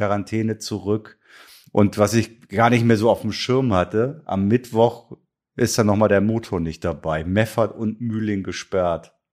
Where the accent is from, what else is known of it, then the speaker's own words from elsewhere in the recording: Kiel, Schleswig-Holstein, Germany; Für mich war es als gebürtiger Kieler